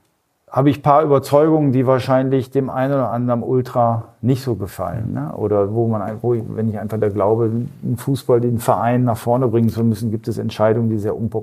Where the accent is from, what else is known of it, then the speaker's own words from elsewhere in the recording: North Rhine-Westphalia, Germany; ich komme ja aus dem Ruhrgebiet